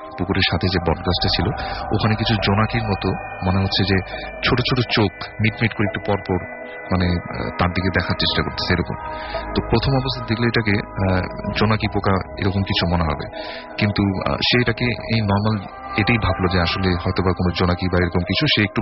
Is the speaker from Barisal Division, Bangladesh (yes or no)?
no; Dhaka, Dhaka Division, Bangladesh; পুরান ঢাকা থেকে এসেছি।